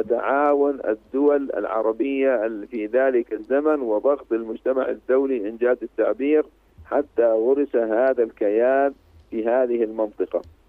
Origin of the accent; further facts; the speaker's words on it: Palestine; أننا نحن أبناء فلسطين، نحن أبناء الأرض